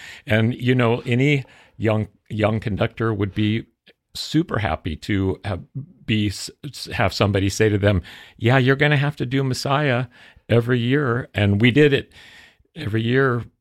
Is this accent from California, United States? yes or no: yes; Santa Barbara, California, United States; also born or lived in Arizona; So I was born in Arizona, and I grew up in, then we moved to Santa Barbara when I was about 4 years old, and I lived in Santa Barbara for 5 or 6 years.